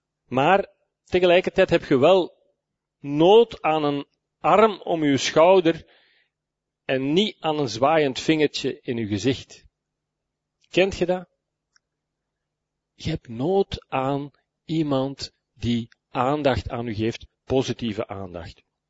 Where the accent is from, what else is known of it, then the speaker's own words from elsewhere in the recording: Herentals, Antwerp, Belgium; Ik ben van Hertals, ik ben van Hertals, moet ik zeggen. En ik ben hier al lang weg